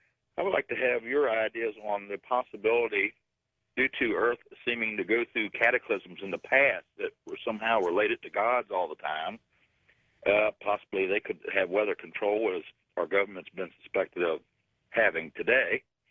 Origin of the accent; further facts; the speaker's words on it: Harpers Ferry, West Virginia, United States; I'm from Harpers Ferry, West Virginia.